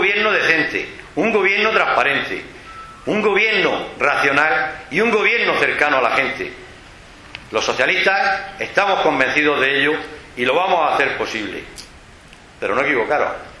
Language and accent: Spanish; Totana, Region of Murcia, Spain; soy de Totana, que Totana no es Juan Morales ni José Martínez Andreu. Totana es mucho más que todo esto. Totana somos un pueblo humilde, un pueblo noble, un pueblo de gente trabajadora y acogedora, un pueblo de agricultores y de alfareros